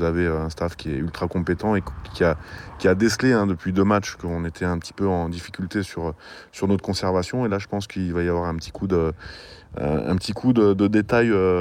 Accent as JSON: {"language": "French", "country": "France", "said": "je vais manquer d'humilité parce que je suis un bon Français"}